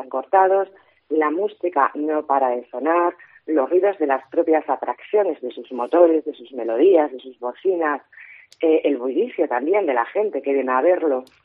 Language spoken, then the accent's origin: Spanish; Vigo, Galicia, Spain; Yo soy viguesa, tengo 49 años y llevo viviendo 49 años en el centro de Vigo.